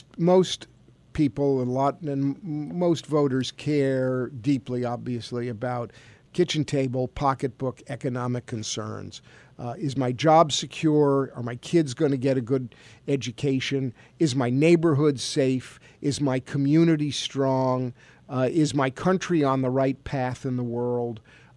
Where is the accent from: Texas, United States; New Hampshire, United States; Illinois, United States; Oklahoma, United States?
New Hampshire, United States; I'm from New Hampshire, and I ran as a fiscally responsible Democrat.